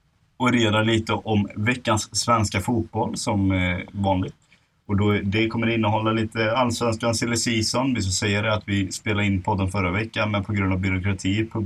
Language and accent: Swedish; Sweden; Vi är ju svenskar så vi pratar ju mycket om väder.